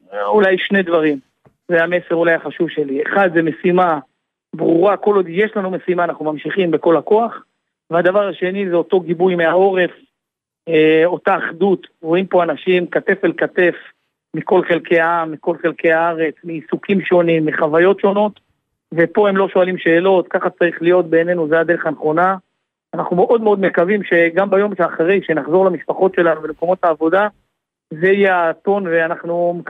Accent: Jerusalem, Jerusalem District, Israel; גדלתי בירושלים, גדלתי באזור שהוא מאוד מאוד היסטורי ומעניין, במעבר מנדלבאום.

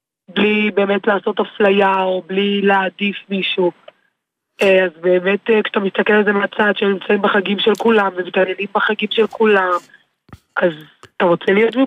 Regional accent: Jerusalem, Jerusalem District, Israel; אני ירושלמית במקור, שזו עיר מאוד מעורבת, אם זה יהודים, אם זה נוצרים, אם זה מוסלמים

